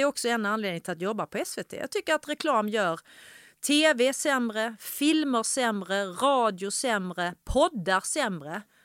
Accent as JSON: {"language": "Swedish", "town": "Ystad", "region": "Skåne", "country": "Sweden", "tie": "born or raised there", "said": "Jag är uppväxt i Ystad, och då var det liksom som en tradition efter krogen"}